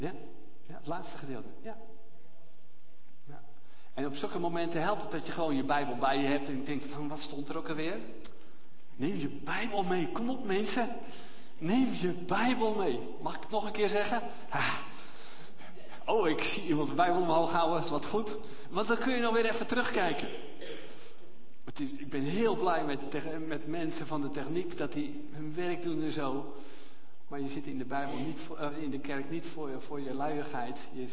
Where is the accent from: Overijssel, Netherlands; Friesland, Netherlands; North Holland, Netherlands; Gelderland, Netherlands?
Gelderland, Netherlands; Voorthuizen; born there; dat heb ik ook als ik in Voorthuizen mag spreken. Dat is mijn geboortegrond.